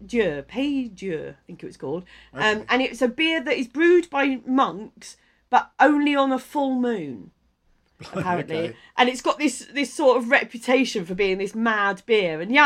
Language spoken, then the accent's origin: English; South East England, United Kingdom; I grew up in Kent.